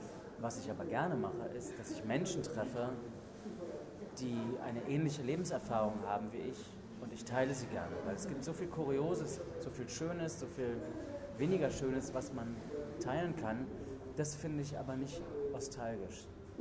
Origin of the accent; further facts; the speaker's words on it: East Germany, Germany; ich bin ganz klar ein Kind der DDR und bin auch ganz klar ein Kind des wiedervereinten Deutschlands.